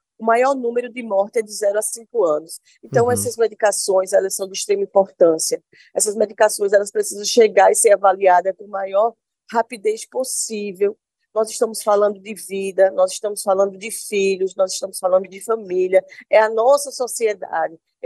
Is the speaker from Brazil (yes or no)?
yes; Pernambuco, Brazil; nos municípios mais simples, que é o do qual eu faço parte, eu sou do Agreste do Estado de Pernambuco.